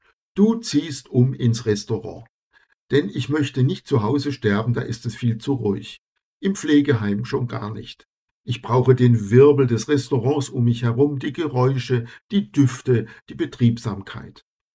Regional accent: Italy; Ich bin ja auch Italiener.

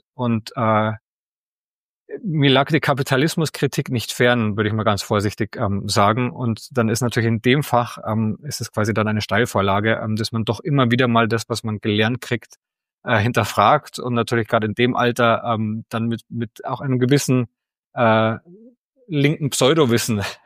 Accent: Bavaria, Germany; Ich bin wirklich sehr, sehr dörflich auch aufgewachsen in Bayern und war einer derjenigen, der Hochdeutsch gesprochen hat, auch wenn man das jetzt wahrscheinlich nicht hört und ich wahrscheinlich für Nicht-Bayern immer noch sehr, sehr bayerisch klinge

